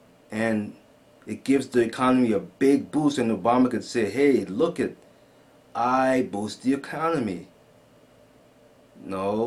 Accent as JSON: {"language": "English", "region": "St. Thomas", "country": "U.S. Virgin Islands", "said": "I'm from the St. Thomas, Virgin Islands, let me tell you."}